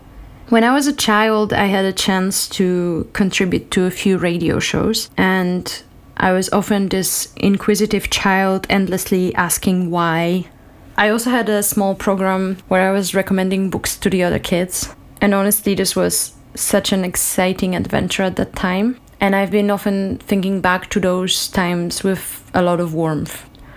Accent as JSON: {"language": "English", "town": "Warsaw", "region": "Masovian Voivodeship", "country": "Poland", "second_language": "English", "lives_now": "Vienna, Austria", "said": "I have a PhD in developmental biology. I come from Warsaw in Poland, but I have lived in Vienna in Austria for the last 7 years."}